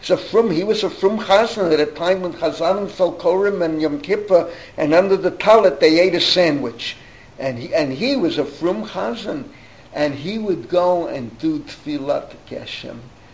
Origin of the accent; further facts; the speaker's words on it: New York City, New York, United States; I grew up in the Bronx.